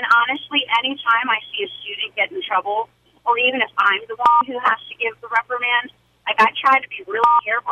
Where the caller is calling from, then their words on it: Felton, United States; I'm from Felton.